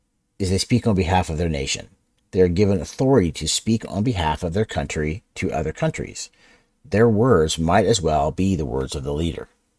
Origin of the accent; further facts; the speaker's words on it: Ohio, United States; She's from LA and I'm from Ohio.